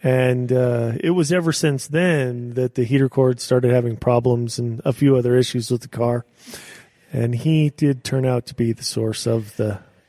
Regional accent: Page, Arizona, United States; I grew up in Page, Arizona. I'm an Arizona native.

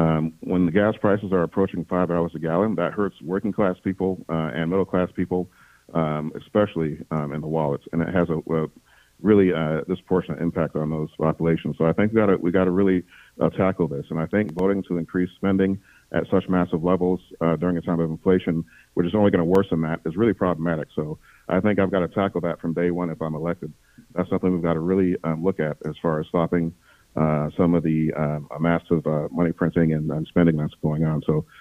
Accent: Lansing, Michigan, United States; moved away as an adult; Oh, no, I did not grow up in Byron Center. I grew up in Lansing. The place where I grew up is about 10 minutes away from the 3rd District, so I'm literally right next door to it.

